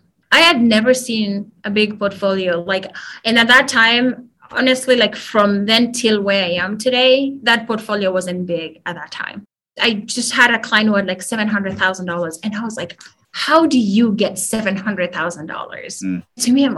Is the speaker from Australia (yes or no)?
no; Kenya; now in United States; growing up in Kenya, looking at movies and having this perspective of what America looks like, and then you come here